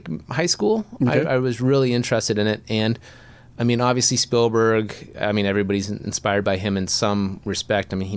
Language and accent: English; Minnesota, United States; born there; Born and raised, oh. I was born in Minnesota.